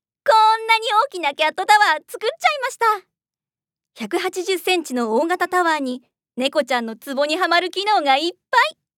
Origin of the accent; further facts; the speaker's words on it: Edogawa, Tokyo, Japan; 1995年11月14日生まれ、東京都江戸川区出身です。